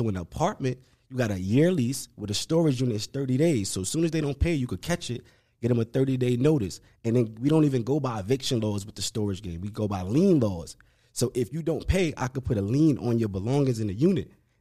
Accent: Brooklyn, New York, United States; 29 years old, born and raised in Brooklyn, New York, right?

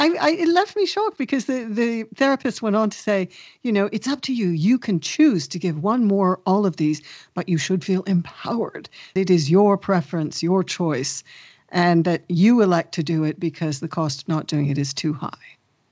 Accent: Canada; now in London, United Kingdom; I probably wouldn't even be in London. I'd be living with her in my hometown in Canada

